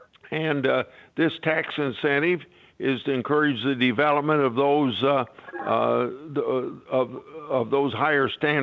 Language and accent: English; New Hartford, Iowa, United States; taking natural gas to my hometown in New Hartford.